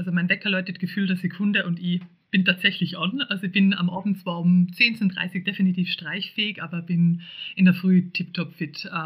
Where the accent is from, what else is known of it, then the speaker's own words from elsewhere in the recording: Salzburg, Austria; ich bin auf dem Bauernhof aufgewachsen und auf einem der höchsten Bauernhöfe im Land Salzburg.